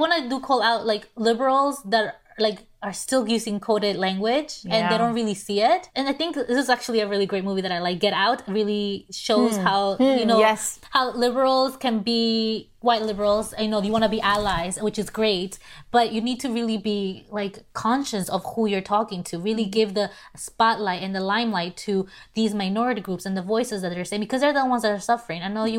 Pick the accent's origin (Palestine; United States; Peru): Peru; You know, I am from Peru, so 90% of us are of indigenous blood or descent.